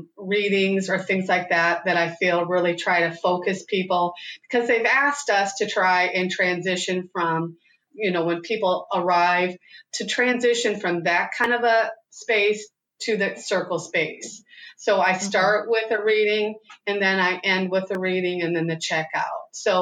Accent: Indiana, United States; Well, because I'm from Northwest Indiana, I don't do that breathing exercise.

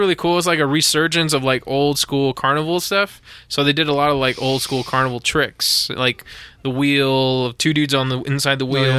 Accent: Texas, United States; Well, they found out that we're from Texas, and all the girls go like, oh, you must be a tall drink of water.

